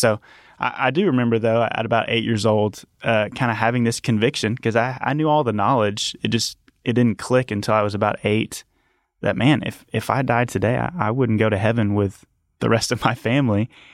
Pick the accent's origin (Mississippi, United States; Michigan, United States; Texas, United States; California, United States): Texas, United States; Dallas; I grew up in Dallas, Texas, or just right outside of Dallas in a suburb.